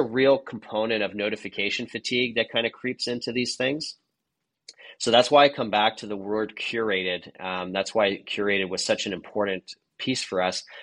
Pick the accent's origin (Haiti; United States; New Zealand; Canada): Canada; Montreal, Quebec; English is a second language; I'm from Montreal, so sometimes I had a French sentence there creeping into my brain.